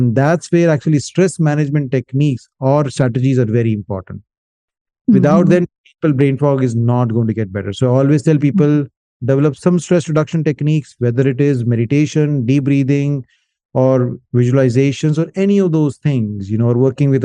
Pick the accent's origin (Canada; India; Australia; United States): India; I'm from India.